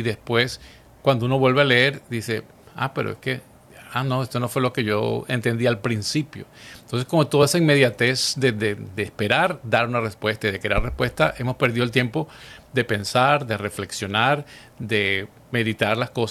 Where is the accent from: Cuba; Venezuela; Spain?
Venezuela; Caracas, Capital District; Yo recuerdo siendo pues ya adulto joven en Caracas, en Venezuela, de donde soy natural